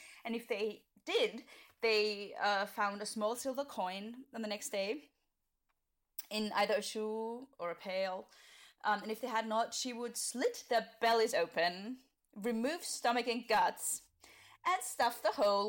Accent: Austria; German and Austrian regions of the Alps, which is basically where I come from. Austria. I don't grew up in the Alps, but I come from Austria

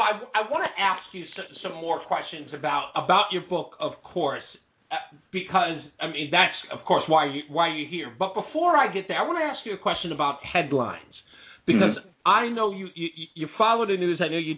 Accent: Queens, New York, United States; I'm from Hollis, Queens. I'm

